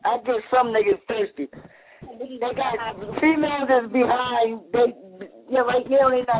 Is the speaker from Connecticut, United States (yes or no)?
no; Wilmington, Delaware, United States; man. I'm from Wilmington.